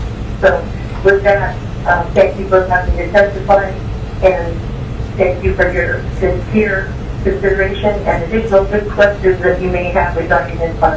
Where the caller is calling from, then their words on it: Fairbanks, Alaska, United States; I'm calling from Fairbanks.